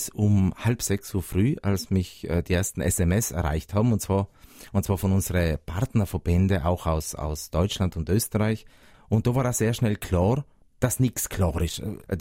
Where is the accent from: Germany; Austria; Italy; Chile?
Italy; South Tyrol; so wie es viele Dörfer bei uns in Südtirol sind.